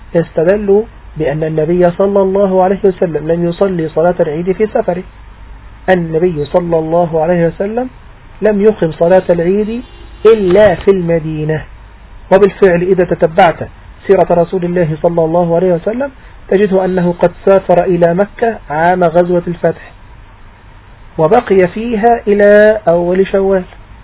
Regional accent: Egypt; بلدنا مصر يعني

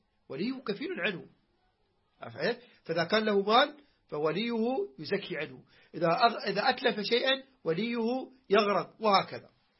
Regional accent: Iraq; accent: Iraqi; احنا عندنا بالعراقي بنتكلم باللهجة العراقية

